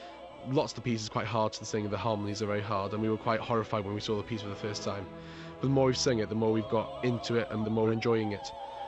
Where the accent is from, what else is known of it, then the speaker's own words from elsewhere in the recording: Rhos-on-Sea, Wales, United Kingdom; I'm 17 years old, I'm from Rose-on-Sea in North Wales.